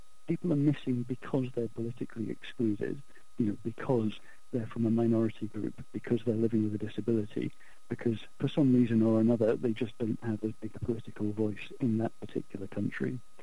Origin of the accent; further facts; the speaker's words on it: United Kingdom; I'm British, obviously